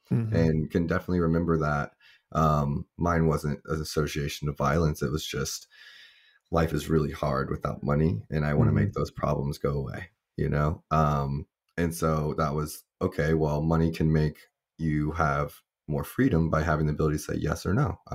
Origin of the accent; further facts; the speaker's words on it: Canada; now in Kansas City, United States; I'm Canadian, by the way.